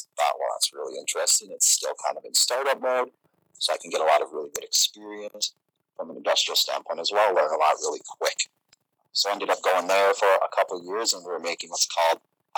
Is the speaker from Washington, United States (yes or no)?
no; Iron Mountain, Michigan, United States; So I grew up in Iron Mountain, Michigan, in the Upper Peninsula.